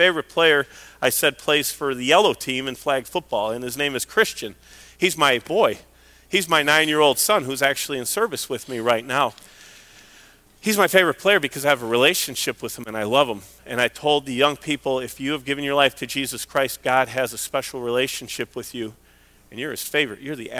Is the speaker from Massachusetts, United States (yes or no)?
no; Chicago, Illinois, United States; Everybody knows I'm from Chicago, so a lot of Bears players were mentioned